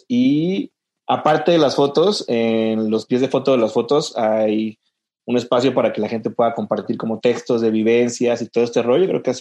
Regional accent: Veracruz, Mexico; soy de Veracruz, es pues, un lugar chiquito

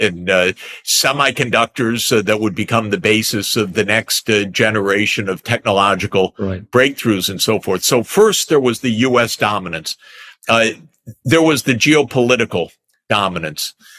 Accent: Detroit, Michigan, United States; I can tell you growing up in Detroit, Michigan, I didn't learn a lot of global history or global geography.

